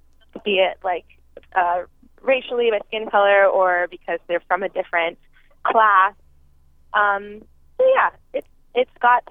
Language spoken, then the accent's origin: English; Houston, Texas, United States; also born or lived in New Orleans; Well, I was born in New Orleans. I grew up in Houston.